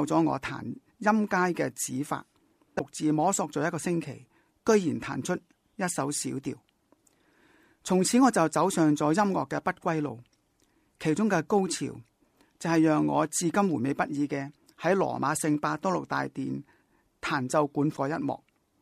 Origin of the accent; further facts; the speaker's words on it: Tai O, Hong Kong; 我在大澳出生，我家是大澳最穷的家庭之一。